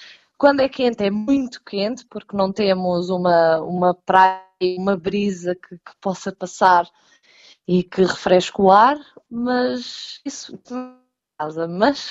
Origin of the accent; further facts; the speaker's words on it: Setúbal, Portugal; moved away; O cheiro, eu sou de Setúbal, então o cheiro a Marzia, aquele cheiro do mar